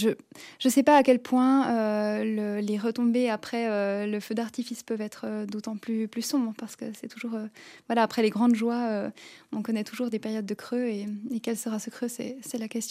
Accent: Switzerland; en tant que Suissesse

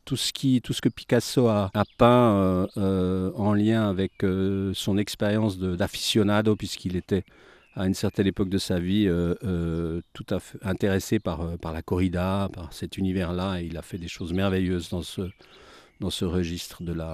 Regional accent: Jura, Switzerland; je suis un natif du Jura, bien sûr, et je joue les pendulaires entre Genève et Porrentruy. Mon cœur est à Porrentruy, mon lieu de travail est à Genève

